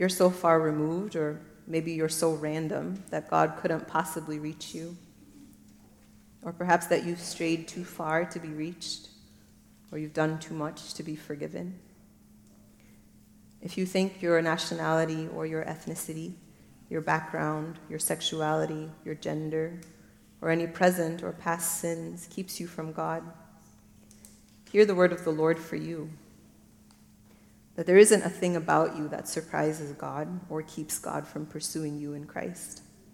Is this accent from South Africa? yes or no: no; Papua New Guinea; also born or lived in Kenya / Madagascar; now in Grand Rapids, United States; My family is very Lutheran. And I'm a Malagasy daughter, and I was raised in the Lutheran Church in Papua New Guinea and Kenya. And now I find myself in the Reformed tradition in Grand Rapids, Michigan.